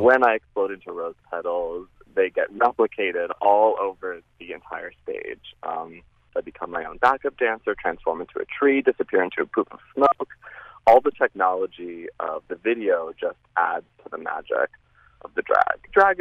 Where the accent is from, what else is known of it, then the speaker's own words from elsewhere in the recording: Midwest, United States; born there; now in New York City, United States; I mean, from the Midwest by birth, but as I'm any New Yorker, the greatest city.